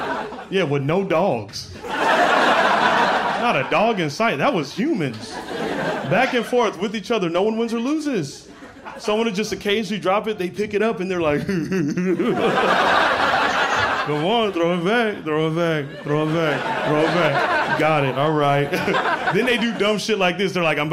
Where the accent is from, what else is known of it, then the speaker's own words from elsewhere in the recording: Arizona, United States; I'm from Arizona, man. Like, yeah, like, it's crazy, man. Growing up in Arizona, like, it's just one note, you know?